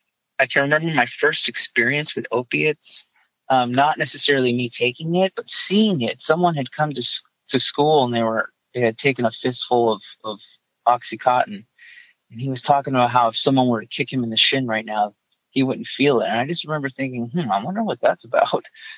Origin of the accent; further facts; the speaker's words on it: Westminster, California, United States; growing up in Westminster, California, with a twin brother, and we had that twin gimmick